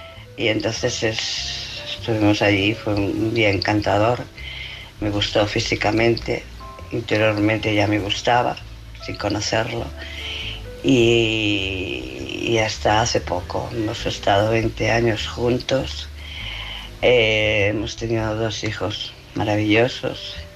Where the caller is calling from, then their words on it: Barcelona, Catalonia, Spain; de Barcelona.